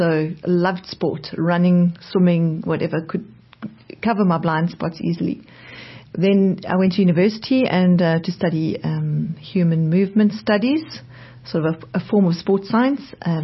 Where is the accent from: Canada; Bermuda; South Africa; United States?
South Africa; Johannesburg, Gauteng; born there; Right, so I was born in Johannesburg. I'm the third of four children.